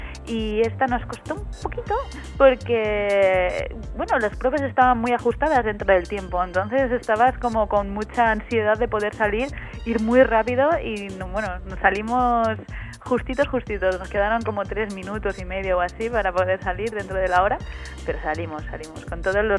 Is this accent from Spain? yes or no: yes; Valencia, Valencian Community, Spain; una especie de viajecito a Valencia, que es mi tierra